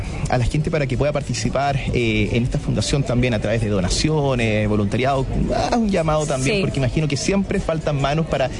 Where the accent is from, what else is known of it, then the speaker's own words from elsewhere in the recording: Quintero, Valparaíso, Chile; yo vengo de Quintero, que es cerca de Viña del Mar